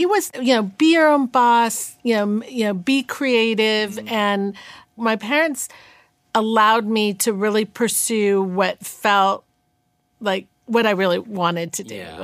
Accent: California, United States; also born or lived in New York; like I was born in New York, but raised in Northern California.

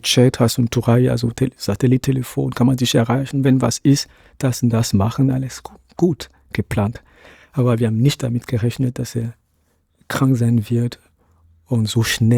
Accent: Lomé, Maritime, Togo; In Lomé, in Togo, bin ich dort geboren.

